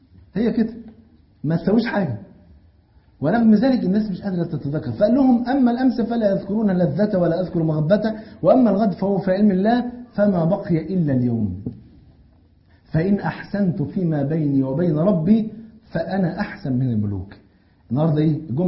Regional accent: Egypt; الفول عندنا في مصر فرض عين, واخد بالك؟

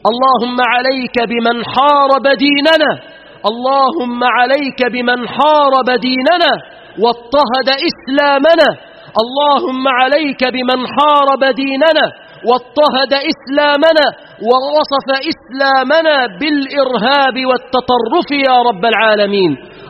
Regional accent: Egypt; اللهم احفظ بلادنا مصر بالإسلام

